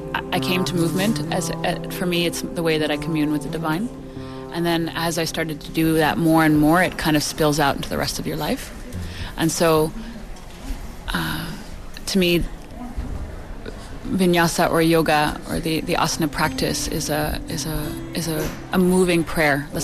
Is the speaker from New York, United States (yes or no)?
yes; New York City, New York, United States; I'm from New York City originally